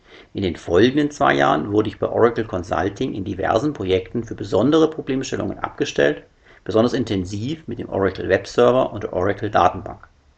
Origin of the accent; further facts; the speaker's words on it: Witzenhausen, Hesse, Germany; born there; geboren 1966 in Witzenhausen